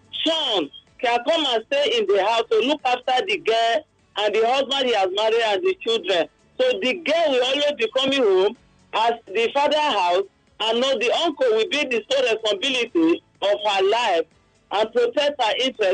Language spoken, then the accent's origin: English; Lagos, Nigeria; from Lagos.